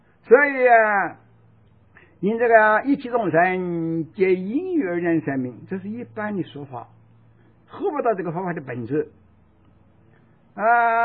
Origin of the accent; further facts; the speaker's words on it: China; 我们中国人哦，啊，一向啊都有这个重男轻女的观念啊